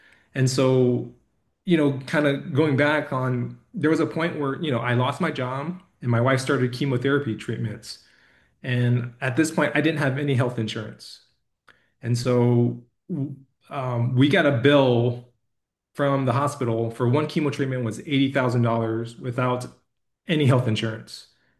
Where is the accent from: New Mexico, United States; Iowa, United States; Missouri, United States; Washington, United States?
Missouri, United States; I grew up in Missouri, and I moved to Texas in 2016.